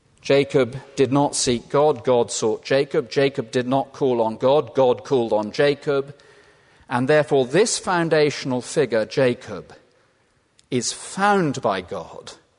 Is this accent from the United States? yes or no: no; South West England, United Kingdom; I come from originally from Cornwall, and one might have said Devon.